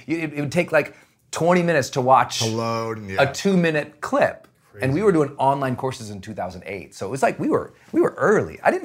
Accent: Montana, United States; Growing up in Montana, we just had nothing.

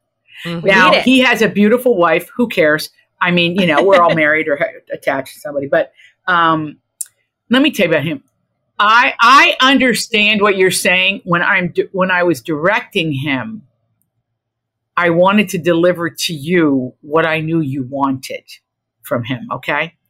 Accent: Appalachia, United States; What they don't understand about me is I grew up in Appalachia, so don't even come at me.

